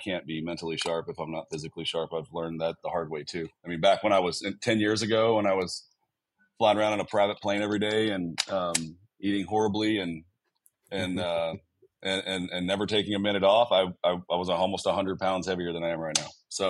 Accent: Oklahoma, United States; now in Houston, United States; Well, I live in Houston, Texas. I grew up in Oklahoma.

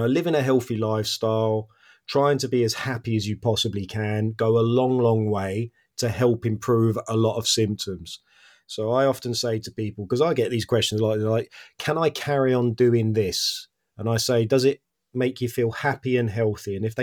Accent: England, United Kingdom; Or a simple gin and tonic as well, because I'm English.

